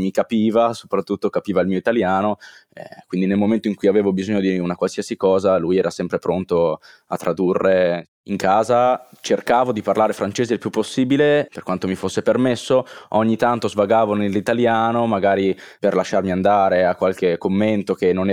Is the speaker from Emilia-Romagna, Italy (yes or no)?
yes; Modena, Emilia-Romagna, Italy; sono di Modena, frequento un liceo linguistico nel centro di Modena e ho 18 anni